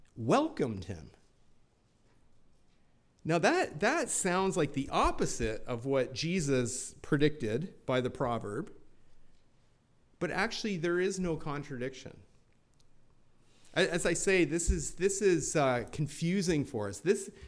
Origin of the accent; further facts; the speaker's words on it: Binbrook, Ontario, Canada; when I go to Binbrook, that's my hometown in southern Ontario, when I go to Binbrook, they give me noogies and they call me